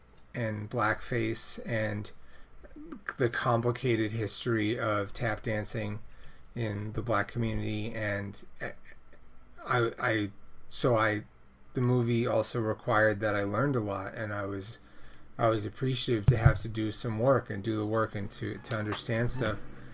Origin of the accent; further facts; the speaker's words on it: Brooklyn, New York, United States; I grew up in Brooklyn, and I went to PS29 in Cobble Hill, Brooklyn